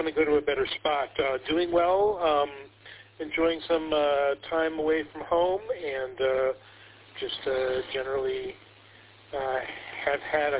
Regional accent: Marquette, Michigan, United States; I'm originally from the Marquette area up in the UP and came down for school to do an economics degree and then never quite managed to leave.

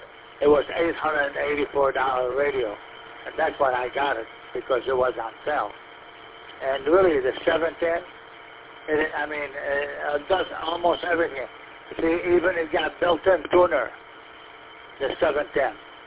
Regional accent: Rochester, United States; I'm from Rochester.

